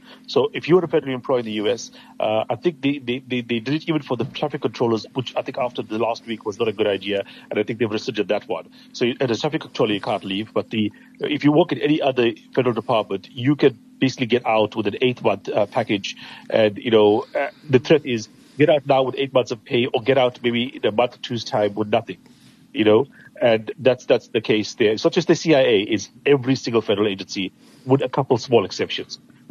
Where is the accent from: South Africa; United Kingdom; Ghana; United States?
South Africa; the PEPFAR thing, as a South African, is a disaster for that to have been temporarily even suspended.